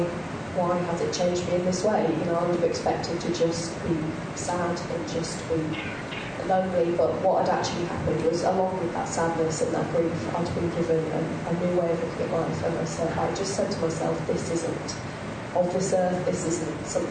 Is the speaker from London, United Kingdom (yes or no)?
no; Penrith, North West England, United Kingdom; I was brought up in Penrith. I've got a husband and two little boys. I was brought up as a Christian.